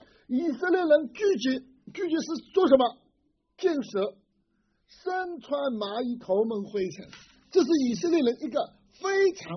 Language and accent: Chinese; China; 我们中国人就常常有个词叫这个人叫什么披麻戴孝啊